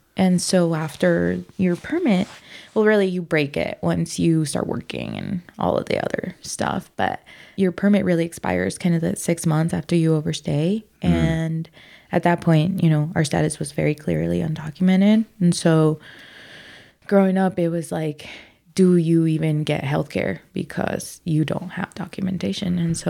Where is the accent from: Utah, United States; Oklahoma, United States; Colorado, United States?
Colorado, United States; Aurora; also born or lived in Jamaica; I grew up on Colfax and Moline. So I grew up in Aurora, right, on Colfax. And we lived on Colfax in Jamaica when we first arrived.